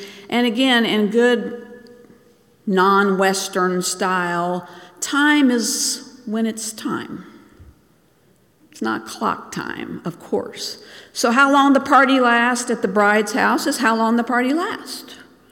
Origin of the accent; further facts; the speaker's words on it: Bangladesh; I think growing up in Bangladesh, as I did, gave me a little insight that I realize most Americans don't have.